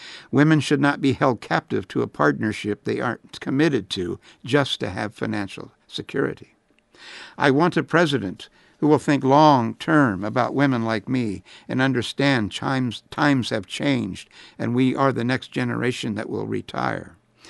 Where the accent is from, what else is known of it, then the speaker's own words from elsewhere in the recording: California, United States; However, due to Proposition 8, I was not allowed to marry in my home state of California.